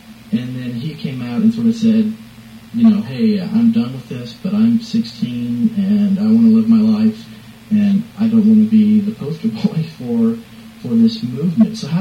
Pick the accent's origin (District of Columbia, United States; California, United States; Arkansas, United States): Arkansas, United States; now in Tennessee, United States; I'm from Arkansas, and I live in Tennessee